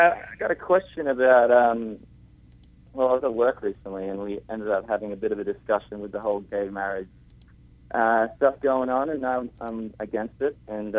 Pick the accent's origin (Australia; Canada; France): Australia; now in Denver, United States; I'm actually from Australia originally.